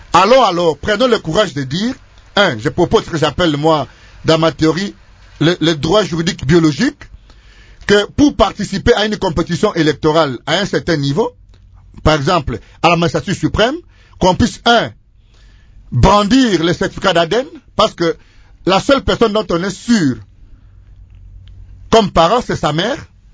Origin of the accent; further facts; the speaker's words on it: DR Congo; Nous sommes des Congolais. Ce qui doit primer dans nos rapports avec l'État, c'est la loyauté et notre engagement républicain.